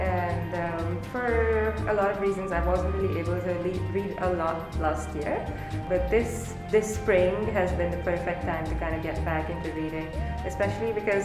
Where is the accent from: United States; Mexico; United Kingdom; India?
India; Aurangabad, Maharashtra; English is a second language; So I come from India, which is a very vast country, just geographically speaking, it's huge.